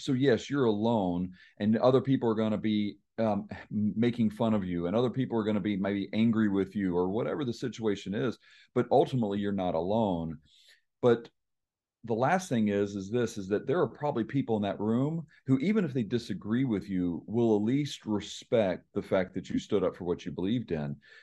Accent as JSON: {"language": "English", "region": "Tennessee", "country": "United States", "said": "I'm from Tennessee. The consequences there generally falls under you're going to be made fun of."}